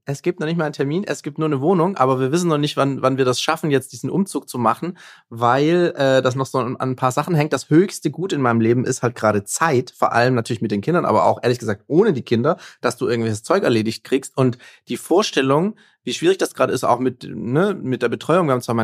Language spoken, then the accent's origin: German; Baden-Württemberg, Germany; now in Mannheim, Germany; gerade bevor ich mit meiner Frau in Süden nach Mannheim gezogen bin, in ihre Heimatstadt, ich komme ja auch aus der Nähe von Stuttgart, also Süddeutschland hat für uns auch familiär Sinn gemacht